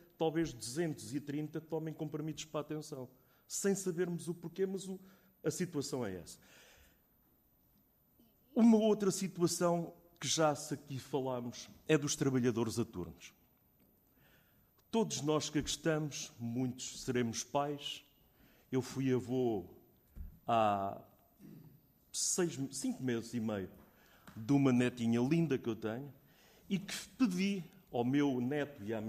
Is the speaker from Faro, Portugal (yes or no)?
no; Figueira da Foz, Coimbra, Portugal; eu sou da Figueira da Foz